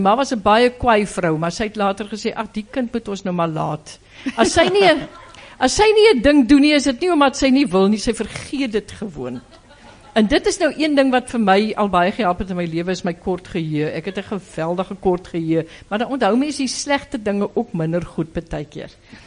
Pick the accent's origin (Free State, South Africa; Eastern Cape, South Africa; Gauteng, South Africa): Eastern Cape, South Africa; Graaff-Reinet; So, maar ek kom van Graaf Renet, die ou droë wêreld, maar een van die mooiste gedeeltes in die Karoo.